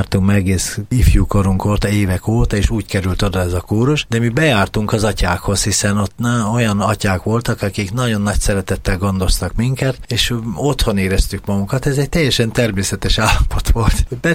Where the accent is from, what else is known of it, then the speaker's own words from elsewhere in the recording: Budapest, Hungary; talán 16 éves lehettem, amikor a béketéri angyalföld szívében, a béketéri plébánián nőttem fel